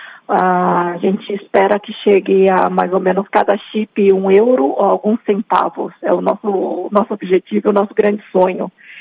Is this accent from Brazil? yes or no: yes; Brazil; Eu, como brasileira, eu quero muito que essa tecnologia chegue ao Brasil